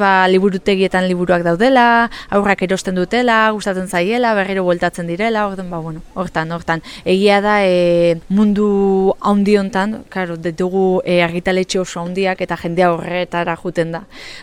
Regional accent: Legorreta, Basque Country, Spain; Legorretatik nator, Gipuzkoatik

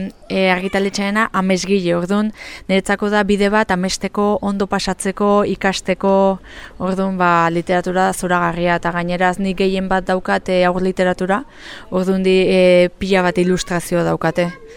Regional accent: Legorreta, Basque Country, Spain; Legorretatik nator, Gipuzkoatik

